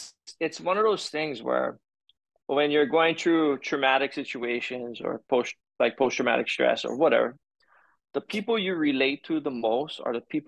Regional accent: Hilo, Hawaii, United States; also born or lived in Maui; So I was born in Maui, Okay. Raised in the Hawaiian Islands. And obviously, well, not obviously. I would say I was raised in Hilo.

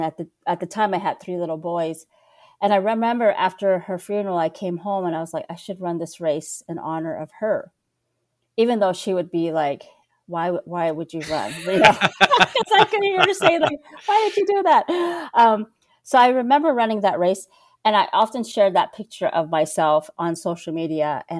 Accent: United States; So I'm Native American and I'm Navajo, and a lot of Navajos have grown up running.

